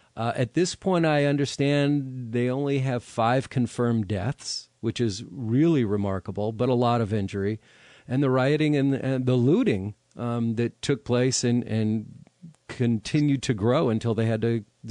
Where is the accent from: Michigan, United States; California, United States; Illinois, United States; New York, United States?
California, United States; I'm from California. Give me an earthquake any day, right?